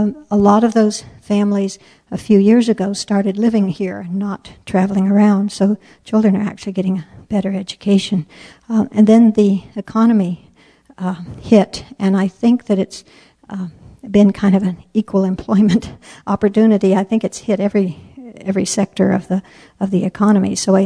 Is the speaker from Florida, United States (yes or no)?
no; Oregon, United States; I grew up in Oregon.